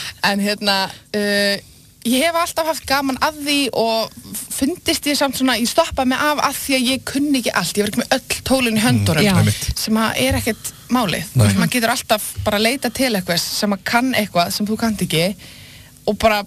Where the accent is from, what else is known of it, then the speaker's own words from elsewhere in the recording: Garðabær, Capital Region, Iceland; Ég ólst upp í Garðabæ, mestu leiti.